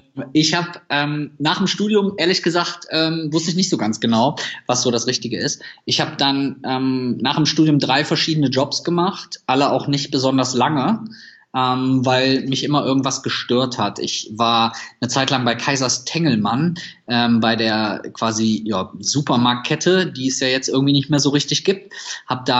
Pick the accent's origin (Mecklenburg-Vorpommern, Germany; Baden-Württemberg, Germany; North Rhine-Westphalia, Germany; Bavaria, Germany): North Rhine-Westphalia, Germany; Süchteln; born there; ich bin geboren am Niederrhein in einer ganz, ganz kleinen Stadt, Stadtteil, der heißt Süchteln. Und Süchteln gehört zu Viersen und Viersen ist wiederum ungefähr 15 Kilometer von Mönchengladbach, was wiederum 30 Kilometer von Düsseldorf weg ist. Also es ist schon relativ klein, sehr beschaulich.